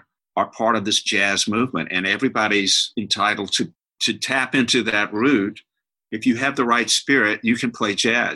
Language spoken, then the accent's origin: English; Natchez, Mississippi, United States; I mean, I grew up in Natchez, Mississippi. I spent every weekend I could get to New Orleans in New Orleans.